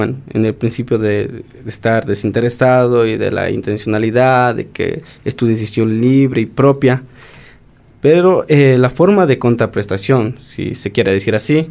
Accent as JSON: {"language": "Spanish", "country": "Ecuador"}